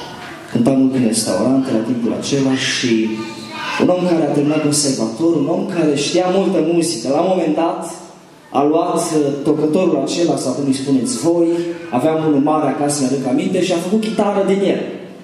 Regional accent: Transylvania, Romania; now in Bucharest, Romania; Eu vin din România, din București. Nu sunt bucureștean, adică sunt Ardeal, dar de 10 ani de zile Dumnezeu m-a așezat acolo.

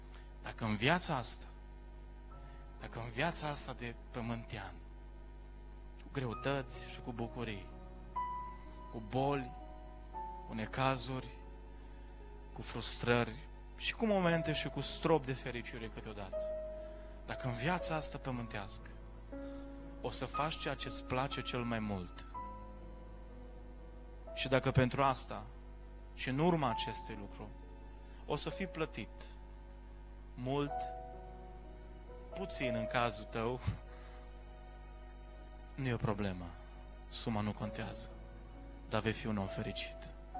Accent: Brădet, Bihor County, Romania; Eu stau la Padiș. Eu stau la Brădet, e stațiune turistică de interes național Brădetul. În satul meu natal.

